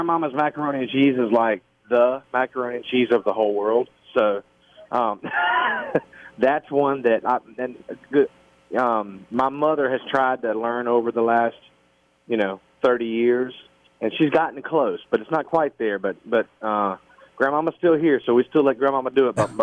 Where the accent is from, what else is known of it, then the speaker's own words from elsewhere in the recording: South Carolina, United States; I'm actually down in my home state, South Carolina, and brought my little boy to Charleston and show him Charleston for the first time.